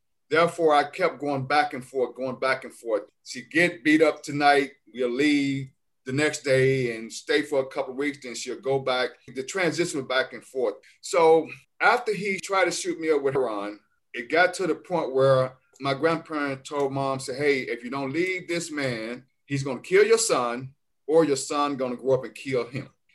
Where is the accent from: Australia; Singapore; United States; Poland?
United States; Memphis, Tennessee; First and foremost, I am a Memphis native. I was born in Memphis, Tennessee, in Shelby County.